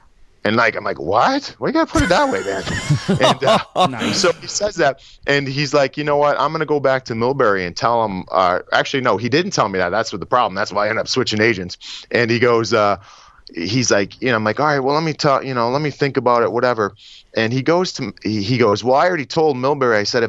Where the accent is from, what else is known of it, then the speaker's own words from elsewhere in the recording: Cleveland, Ohio, United States; I was from born and raised in Cleveland and playing American hockey.